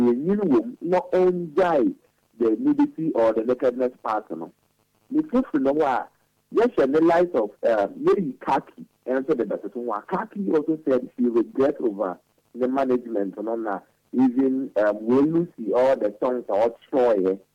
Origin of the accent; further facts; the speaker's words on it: Ghana; Ghanaians are following … as a Ghanaian who be … not because of their appearance.